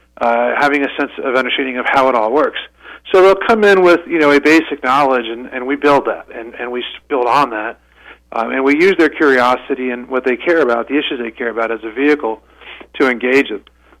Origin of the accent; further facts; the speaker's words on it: Virginia, United States; my goodness, I'm from Virginia. I'd never seen anything like this in Virginia